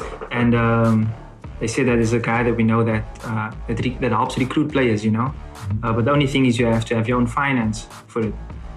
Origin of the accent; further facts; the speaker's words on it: Cape Town, Western Cape, South Africa; because I'm from Cape Town.